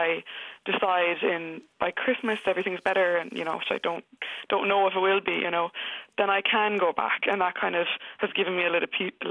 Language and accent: English; Limerick, Munster, Ireland; So, I'm from Limerick